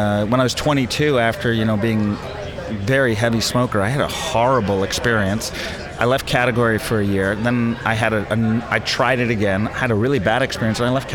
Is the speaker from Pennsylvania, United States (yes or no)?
no; New York City, New York, United States; moved away as an adult; now in Santa Barbara, United States; No, I was born and raised in New York City. Concrete kid in Manhattan.